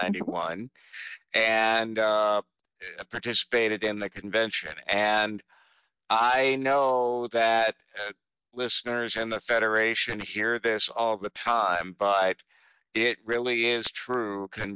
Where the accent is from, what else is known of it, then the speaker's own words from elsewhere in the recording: South Carolina, United States; And I was involved in my home state of South Carolina for a while